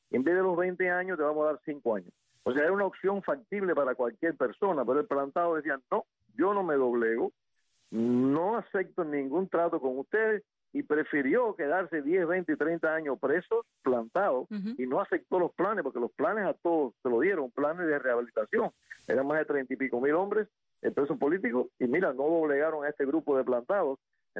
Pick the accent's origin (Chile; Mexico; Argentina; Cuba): Cuba; moved away as an adult; hasta que yo salí de Cuba con mi padre, yo tenía 19 años, el año 1979.